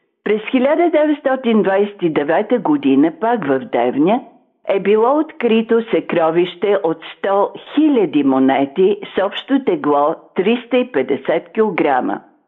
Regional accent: Plovdiv, Plovdiv Province, Bulgaria; Нали съм пловдивчанка

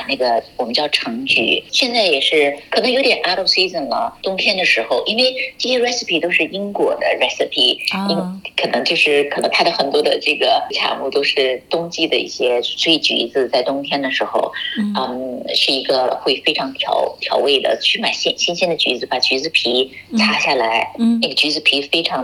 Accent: China; 我们中国人吃的时候就把它当成

